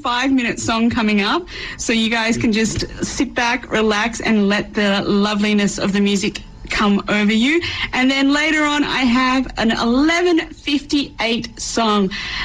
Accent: Australia; now in Vancouver, Canada; I know that I'm originally Australian, but I've been here for 5 years.

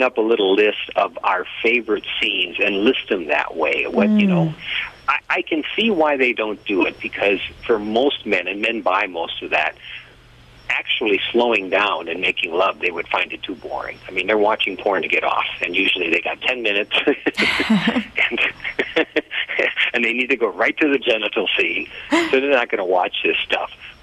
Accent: United States; You know, I'm an American, and I'll tell you, I don't go for everything being free to corporations

